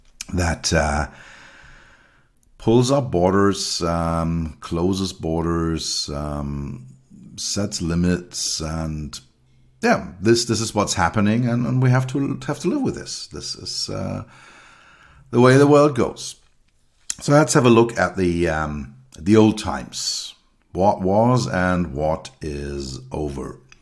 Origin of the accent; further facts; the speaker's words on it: Berlin, Germany; English is a second language; When I was a child, I grew up in West Berlin